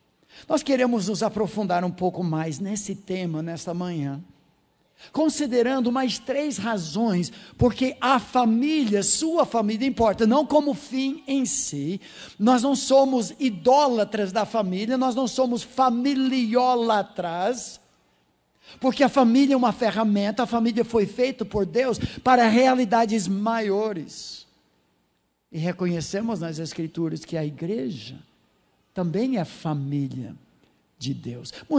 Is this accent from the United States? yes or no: yes; United States; Portuguese is a second language; moved away as an adult; now in Brazil; não sou daqui, sou norte-americano, mas já compramos o nosso lote no cemitério local.